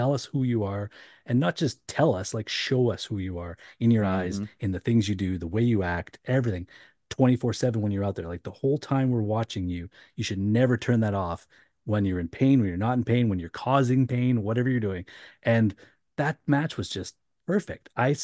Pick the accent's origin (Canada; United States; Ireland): Canada; As a Canadian hockey fan